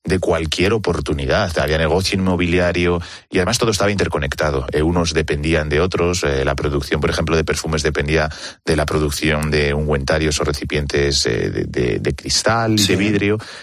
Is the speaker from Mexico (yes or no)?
no; Castilla-La Mancha, Spain; Yo que vivo cerca de Segóbriga y soy manchego.